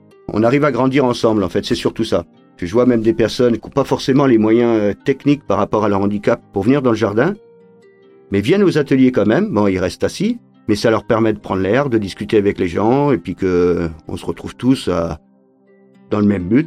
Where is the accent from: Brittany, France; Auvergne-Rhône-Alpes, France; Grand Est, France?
Brittany, France; born there; Je suis né en Bretagne en 1978.